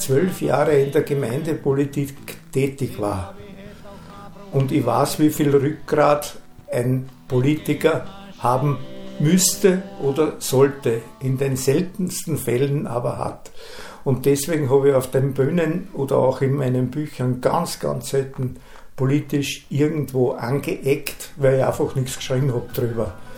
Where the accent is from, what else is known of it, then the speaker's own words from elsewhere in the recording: Ybbs an der Donau, Lower Austria, Austria; also born or lived in Burgenland; now in Lanzenkirchen, Austria; ich bin nach 32 Jahren Wohnsitz im Burgenland über meine frühere Heimat oder meinen Geburtsort Ybbs an der Donau nach Niederösterreich zurückgekommen, habe dann einige Stationen miterlebt und bin letztendlich seit 1,5 Jahren jetzt in Lanzenkirchen, das ist knapp südlich von Wiener Neustadt, gelandet